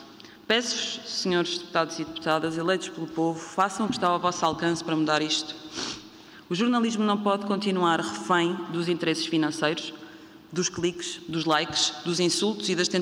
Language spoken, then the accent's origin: Portuguese; Unhais da Serra, Castelo Branco, Portugal; famílias, como a minha, de operárias e operários de lanifícios em Unhais da Serra, na Covilhã, onde cresci